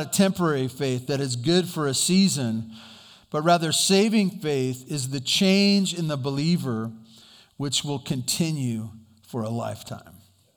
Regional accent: Santa Barbara, California, United States; Growing up in Santa Barbara, I didn't go out on boats. I wasn't a sailboater.

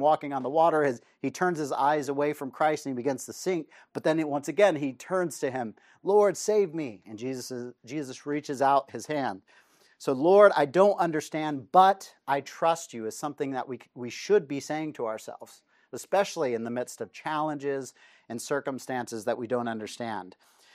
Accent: Reno, Nevada, United States; I remember when I grew up in Reno, Nevada

